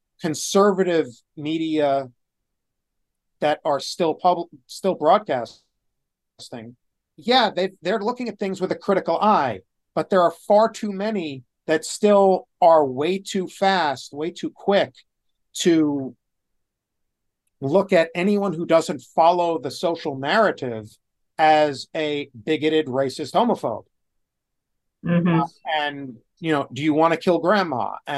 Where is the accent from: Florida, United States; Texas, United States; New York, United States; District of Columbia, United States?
New York, United States; Brooklyn; also born or lived in New Jersey; You know, I grew up in Brooklyn and New Jersey